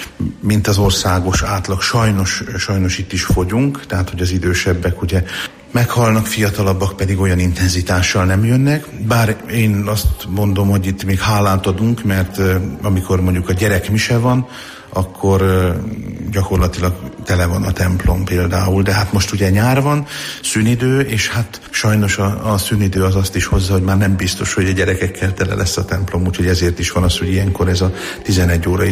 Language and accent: Hungarian; Šamorín, Trnava Region, Slovakia; also born or lived in Vajka; tehát onnit származom, de 4 éves korunkban költöztünk Somorjára, és akkor a vízlépcső építése miatt is, és itt Somorjainak tartom igazán magam, mert hát amióta úgymond az eszemet tudom, azóta Somorjai vagyok.